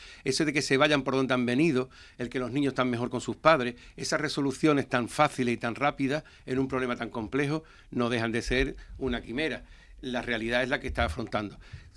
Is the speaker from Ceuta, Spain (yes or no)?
yes; Ceuta, Spain; somos y estamos en Ceuta, somos parte de la ciudadanía de Ceuta, somos socialistas y ceutíes